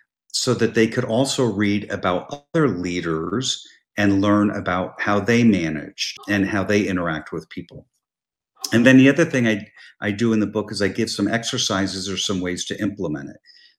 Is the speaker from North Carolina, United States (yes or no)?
no; New Jersey, United States; I ran for city council in the town I grew up in New Jersey.